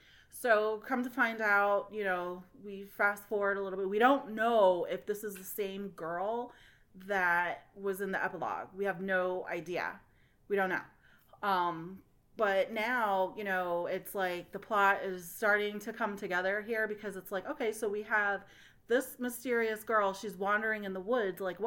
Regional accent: Virginia, United States; I'm from Virginia, so I might be made up, might not be.

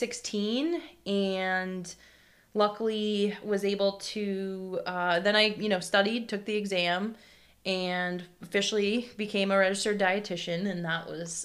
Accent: Barrington, Rhode Island, United States; So I am a Rhode Islander. I grew up in Barrington

